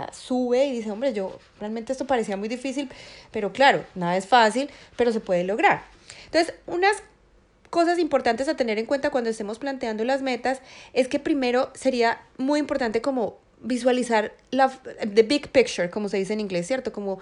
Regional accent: Colombia; now in United States; o en el que yo crecí, digamos en Colombia, siento que había gente muy pujante, gente todo el tiempo pensando en hacer cosas diferentes

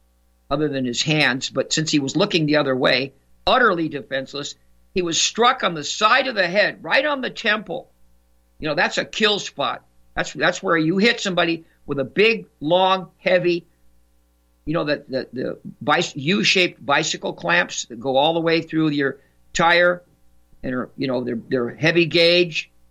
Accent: Santa Monica, California, United States; also born or lived in Malibu / Pacific Palisades; I grew up in Malibu in the Pacific Palisades in Santa Monica.

